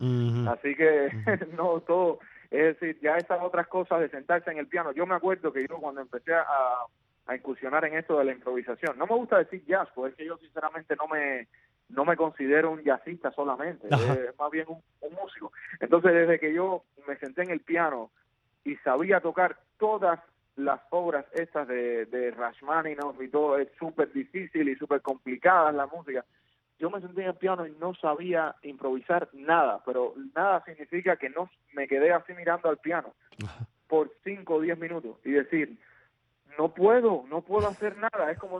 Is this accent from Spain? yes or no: no; Cuba; moved away as an adult; hasta que tuve 22, 23 años, que fue cuando me fui de Cuba